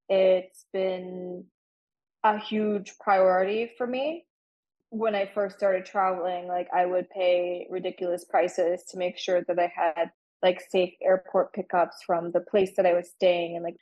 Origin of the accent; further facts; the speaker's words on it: Texas, United States; so I grew up in Texas. I've gone to a lot of places in Texas, Florida